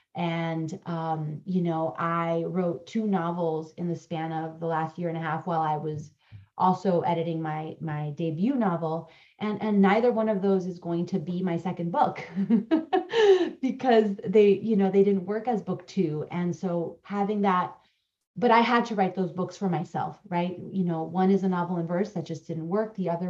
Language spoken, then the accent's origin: English; Honduras; first language Spanish; English is a second language; now in New York City, United States; I was born and raised in Honduras. Spanish is my first language as well.